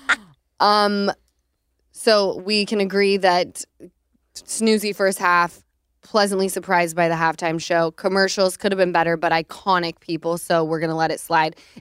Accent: Utah, United States; now in Los Angeles, United States; And I remember growing up in Utah, Easton, you were in the same household

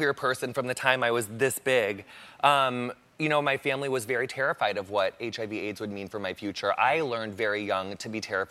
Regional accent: Quincy, Illinois, United States; Quincy, Illinois. It's a gorgeous little place in Illinois. Yes, Illinois.

